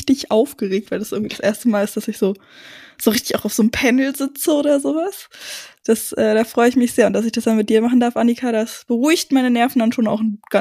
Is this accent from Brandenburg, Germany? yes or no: yes; Brandenburg, Germany; Ich komme aus Brandenburg, Berlin so